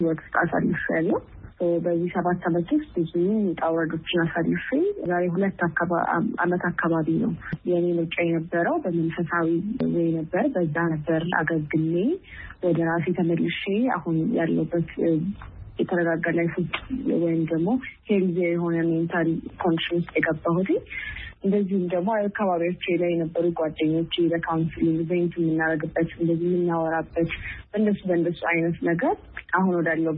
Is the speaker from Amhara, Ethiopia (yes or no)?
no; Addis Ababa, Ethiopia; ያደኩት እዚሁ አዲስ አበባ ነው።